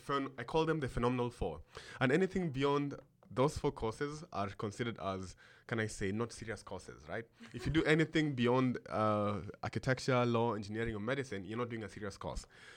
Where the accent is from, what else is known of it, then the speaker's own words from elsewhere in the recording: Nairobi, Kenya; I am from Kenya, Nairobi to be specific.